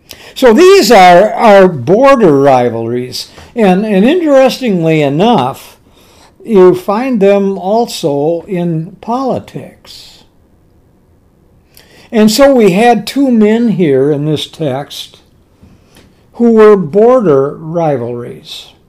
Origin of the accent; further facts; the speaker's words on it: La Crosse, Wisconsin, United States; And I can remember when I grew up in La Crosse, Wisconsin, we were located on the banks of the Mississippi River